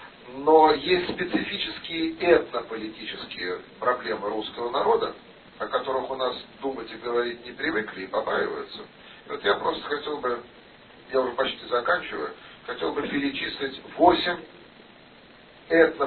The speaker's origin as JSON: {"language": "Russian", "country": "Russia", "said": "Мы являемся коренными, что на острове Беринга, что в Москве, что в Калининградской области, бывшей Восточной Пруссии. И не только титульного, поскольку всю Россию назвали по нашему имени. Это не мы, россияне"}